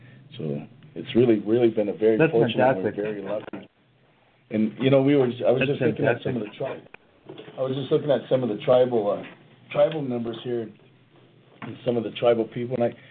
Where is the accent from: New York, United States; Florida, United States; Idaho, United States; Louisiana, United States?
Idaho, United States; when I grew up here on the Coeur d'Alene Reservation, I actually graduated in high school over here